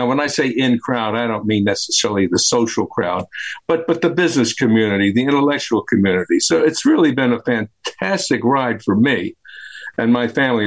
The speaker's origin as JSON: {"language": "English", "region": "New York", "country": "United States", "moved": "as an adult", "lives_now": "Dallas, United States", "said": "I am not a Dallas native. I'm a naturalized Texan. We moved here from New York 50 years ago."}